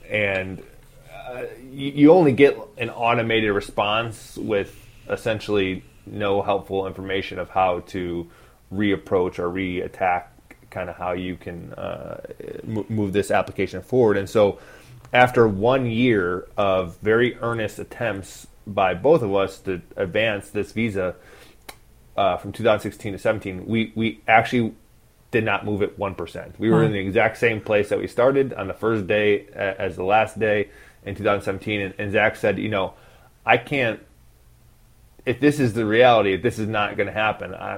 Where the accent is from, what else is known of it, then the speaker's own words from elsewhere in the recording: Chicago, Illinois, United States; Senator Durbin, I'm from Chicago.